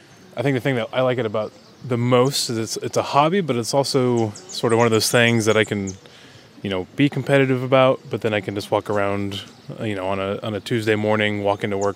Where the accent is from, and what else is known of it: Kansas City, Missouri, United States; now in Champaign, United States